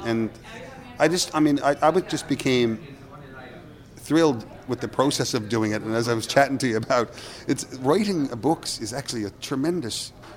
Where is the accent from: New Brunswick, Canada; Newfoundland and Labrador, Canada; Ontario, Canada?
Newfoundland and Labrador, Canada; Petty Harbor; my folk roots growing up in Petty Harbor with mandolins and whistles and accordions and piano accordion, like my mom played all the time.